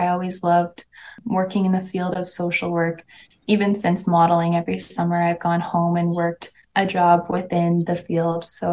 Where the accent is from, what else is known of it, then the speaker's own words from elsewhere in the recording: Northwest Territories, Canada; I do a lot of just telling stories of my life growing up in the North when I was a kid and the different things that my grandparents or my dad taught me.